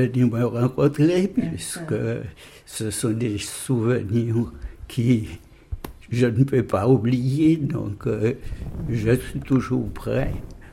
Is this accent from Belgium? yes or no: no; Saint-Claude, Guadeloupe; born there; Je suis né le 16-10-33 à Mourin-Saint-Claude, section de Mourin.